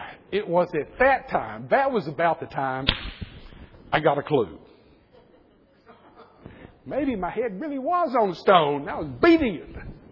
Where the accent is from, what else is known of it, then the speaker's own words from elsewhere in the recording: United States; I said, excuse me, I'm an American citizen.